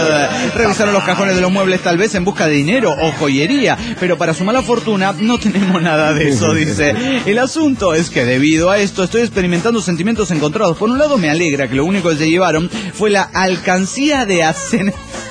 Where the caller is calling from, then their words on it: Andújar, Andalusia, Spain; de Andújar, España.